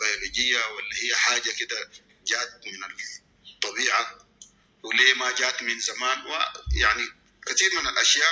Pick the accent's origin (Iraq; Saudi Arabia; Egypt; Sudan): Sudan; وما عندنا في السودان، ونحن ذاتنا جونا حار